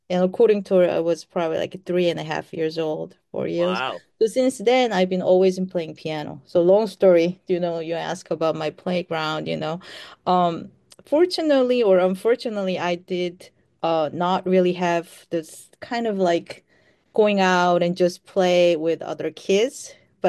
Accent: South Korea; I grew up in Korea

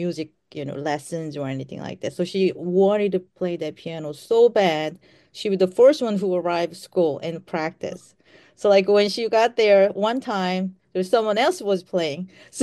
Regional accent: South Korea; I grew up in Korea

